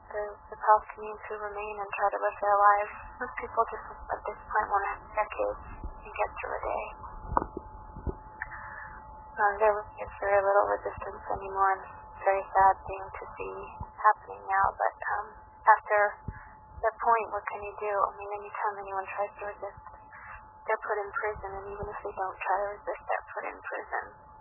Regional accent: United States; I'm clearly American

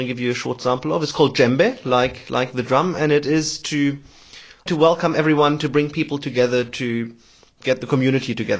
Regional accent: Germany; now in Cape Town, South Africa; Well, I'm from Germany. The last 8 years I've been living in Cape Town, South Africa.

